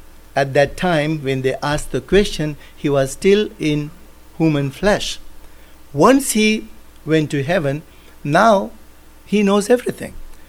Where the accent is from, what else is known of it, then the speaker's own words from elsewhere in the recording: Maharashtra, India; I didn't say, okay, I'm from Maharashtra, so let's have all Marathi people.